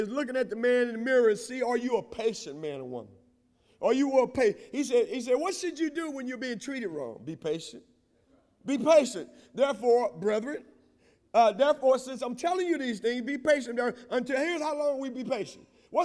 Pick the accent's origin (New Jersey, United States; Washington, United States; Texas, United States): Texas, United States; I remember when I was growing up in East Texas, we would plant peas and corn